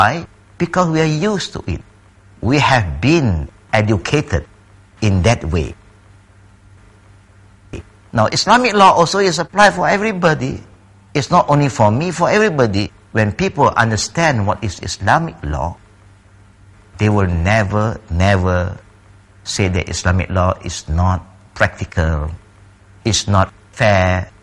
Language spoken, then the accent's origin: English; Malaysia; Example in my country, we're Malaysian.